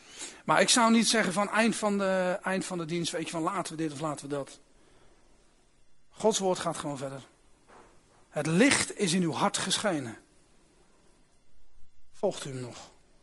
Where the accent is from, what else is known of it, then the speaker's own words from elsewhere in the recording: South Holland, Netherlands; Ja, ik kom hier niet vandaan, dus ik ben een Westlander.